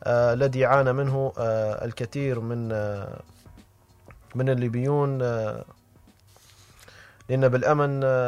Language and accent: Arabic; Libya; مع الأسف بلادنا ليبيا